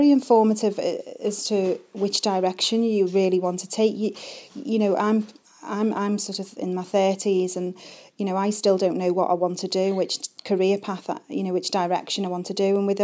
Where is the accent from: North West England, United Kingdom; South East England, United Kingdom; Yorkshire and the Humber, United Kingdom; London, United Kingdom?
North West England, United Kingdom; Maghull; I'm from Magull and I have two children.